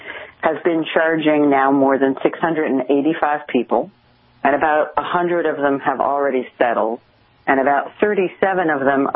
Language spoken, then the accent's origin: English; New Jersey, United States; I'm originally from Bergen County.